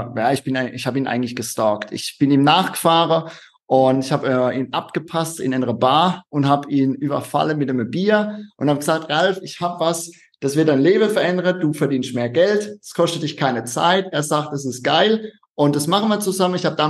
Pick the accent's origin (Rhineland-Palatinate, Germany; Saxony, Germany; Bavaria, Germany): Rhineland-Palatinate, Germany; accent: Palatine; Nein, ich bin Pfälzer und das ist auch gut so, das hört man unschwer an meinem Dialekt.